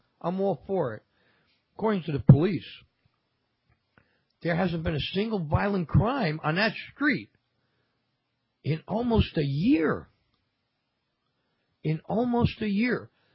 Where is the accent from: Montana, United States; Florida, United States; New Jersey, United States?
New Jersey, United States; Newark; By the way, folks, I grew up in Newark, New Jersey. Yeah, right close to East Orange and South Orange and so on and so forth and all the other oranges.